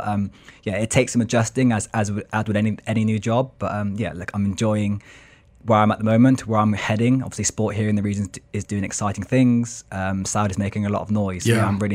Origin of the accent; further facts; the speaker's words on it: Gloucester, South West England, United Kingdom; it was either playing for Gloucester, my hometown, big passion, being from the Southwest.